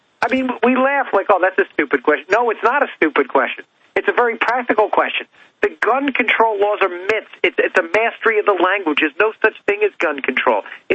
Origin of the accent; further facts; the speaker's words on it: Maryland, United States; I was at a Second Amendment rally yesterday in Annapolis, my home state here in Maryland